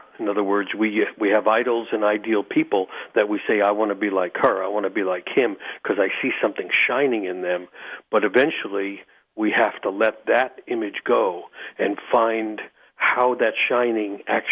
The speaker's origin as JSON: {"language": "English", "town": "New York City", "region": "New York", "country": "United States", "tie": "born or raised there", "said": "But within 6 months, I'm growing up in New York City, growing up poor, running the streets, and I joined this local gang."}